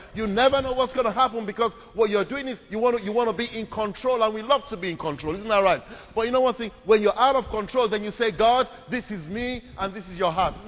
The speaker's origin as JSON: {"language": "English", "country": "Nigeria", "tie": "born or raised there", "said": "even though I was raised in Nigeria, I'd been back on scouting trips, but the whole idea of going back to live there, having lived abroad for so many years"}